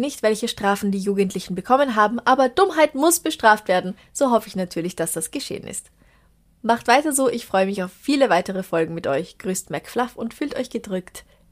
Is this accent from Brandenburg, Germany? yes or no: yes; Brandenburg, Germany; Ich habe was Kurioses, Lustiges aus meinem Heimatdorf. Es ist ein sehr kleiner Ortsteil an einer Bundesstraße im wunderschönen Brandenburg.